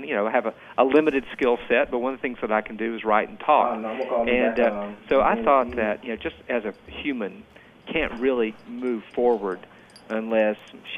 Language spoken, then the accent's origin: English; Southern US, United States; accent: Southern; People can hear my accent. I'm a Southerner myself and grew up in segregation